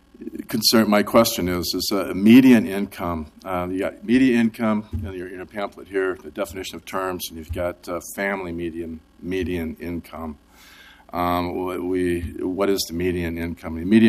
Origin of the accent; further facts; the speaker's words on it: Portland, Oregon, United States; I grew up here in Portland. I used to work security, and my wife didn't have to work. We had a rental house in Southwest Portland